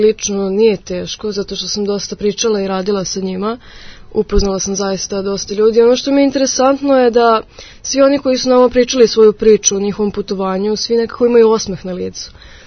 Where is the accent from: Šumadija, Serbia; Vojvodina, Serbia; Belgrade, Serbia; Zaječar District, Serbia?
Belgrade, Serbia; ja dolazim sa Petlovog Brda